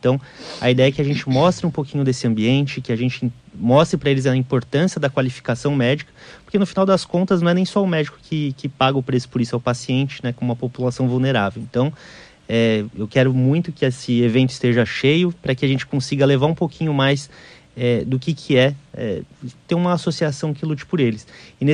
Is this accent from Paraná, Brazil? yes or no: no; São Paulo, Brazil; eu sou de São Paulo.